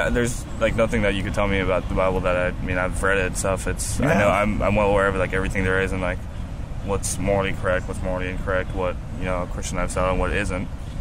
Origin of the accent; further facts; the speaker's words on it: France; I was raised in France. I wasn't raised a Christian